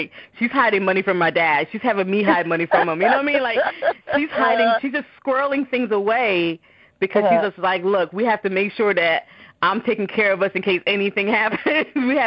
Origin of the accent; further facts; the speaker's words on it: Jamaica; born there; we're from Jamaica. So I was born in Jamaica.